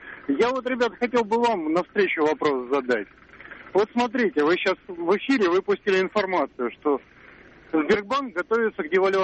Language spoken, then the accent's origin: Russian; Moscow, Russia; я из Москвы.